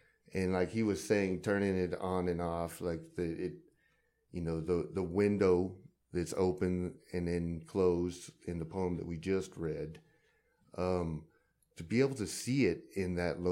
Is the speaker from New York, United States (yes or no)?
no; Carlsbad, California, United States; Where I grew up in Carlsbad, you used to, like, put your new pads in your air conditioner